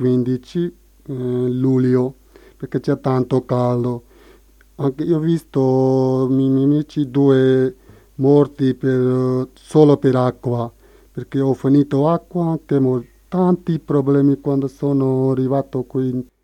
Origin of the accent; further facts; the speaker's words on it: Pakistan; Italian is a second language; now in Padua, Italy; io sono quando arrivato qua, c'è una carta d'identità da Pakistano